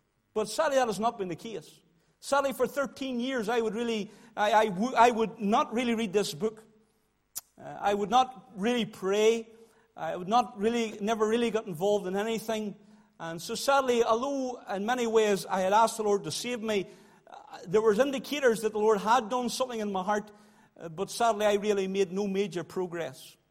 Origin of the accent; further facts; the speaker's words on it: Moneymore, Northern Ireland, United Kingdom; I grew up in Moneymore, and we went to a little congregational church.